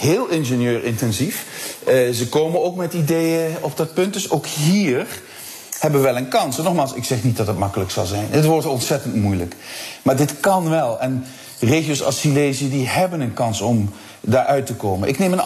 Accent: Heerlen, Limburg, Netherlands; Als ik aan mijn eigen regio denk. Heerlen, Kerkrade, Brunsum, al die.

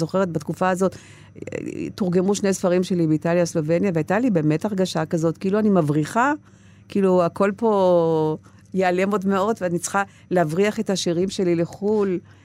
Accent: Gedera, Central District, Israel; וגם היא סיימה את חייה בגדרה, בסנטוריום בגדרה, המקום שגדלתי בו

